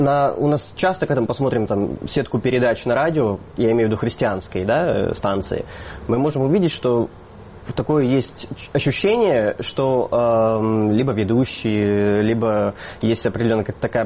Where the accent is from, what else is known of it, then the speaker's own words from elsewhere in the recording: Ukraine; я из Украины, поэтому...